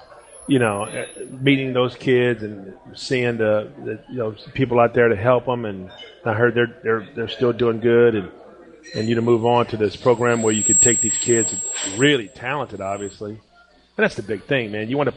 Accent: Thibodaux, Louisiana, United States; I grew up in Thibodaux, which drinking hours didn't stop at all.

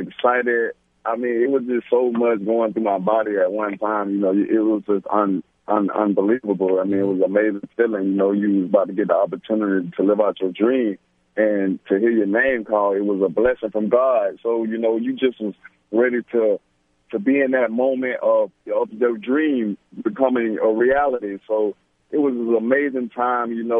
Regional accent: Pahokee, Florida, United States; It developed growing up in Pahokee, Florida.

